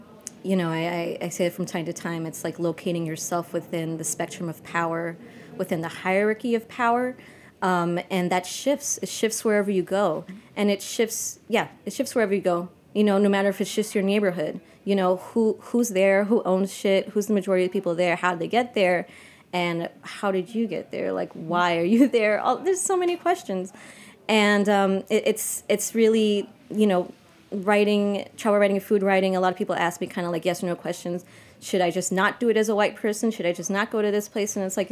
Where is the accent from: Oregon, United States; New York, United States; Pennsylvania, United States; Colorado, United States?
New York, United States; Born and raised in New York. In the States, you know, I went to Ecuador when I was like 21 for the first time.